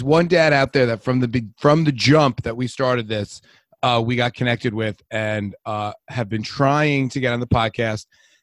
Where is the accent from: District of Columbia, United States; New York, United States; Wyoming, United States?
New York, United States; Us Long Islanders make an impression.